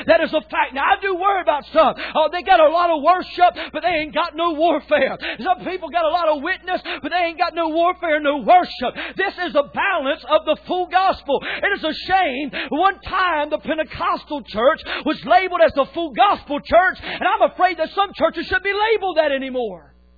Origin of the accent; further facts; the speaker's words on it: North Carolina, United States; I'm from North Carolina where everybody waves hello, and everybody says good morning.